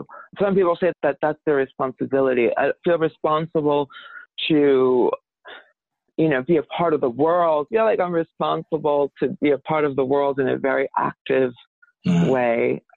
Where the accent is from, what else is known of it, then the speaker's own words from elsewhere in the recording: Brooklyn, New York, United States; born there; Bensonhurst, Brooklyn, which is a very, not a rough neighborhood in the sense of crime and stuff, but it was a very Italian immigrants.